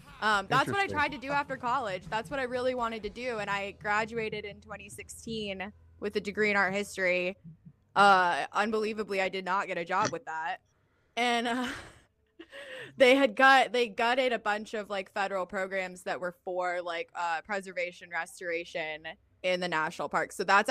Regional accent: Colorado, United States; I grew up in Colorado, so like very outdoorsy

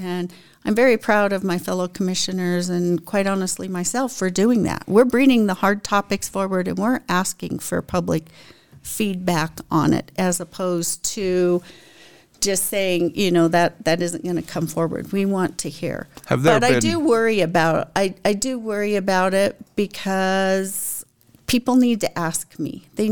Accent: Alamosa, Colorado, United States; I was born and raised here in Alamosa. I went to Alamosa High School, Adams State University.

